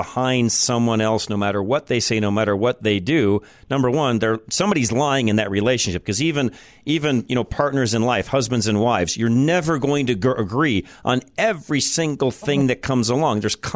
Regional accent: United States; Well, I can already tell you right now that I, as an American, and Donald Trump are looking at that saying, yeah, bring it on, folks.

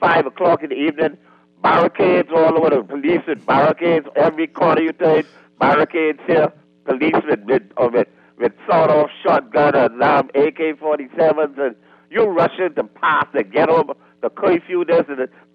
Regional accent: New Providence, Bahamas; I grew up in the Valley. I was voting PLP before Mr. Perry Christie went in the House of Assembly in 1977.

